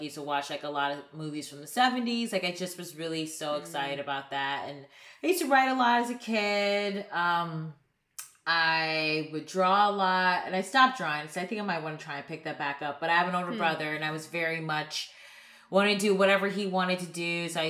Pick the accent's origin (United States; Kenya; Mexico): United States; Cleveland, Ohio; Yeah, I am from Cleveland, Ohio. All my family's still there. Grew up in the suburbs of Cleveland.